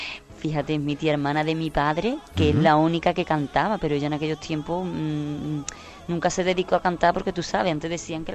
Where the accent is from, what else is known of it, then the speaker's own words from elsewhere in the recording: Écija, Andalusia, Spain; Por favor, a toda aquella persona que no iros a la playa ni nada, veniros a mi pueblo.